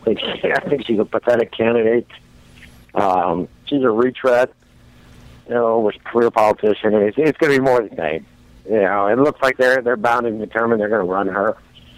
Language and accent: English; United States; it's just, that's part of being an American.